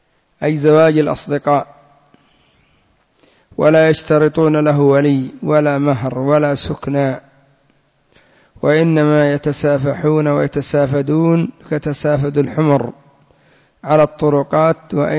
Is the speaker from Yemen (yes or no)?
yes; Yemen; وكان قد انتشر عندنا في اليمن ما يسمى بالزواج السياحي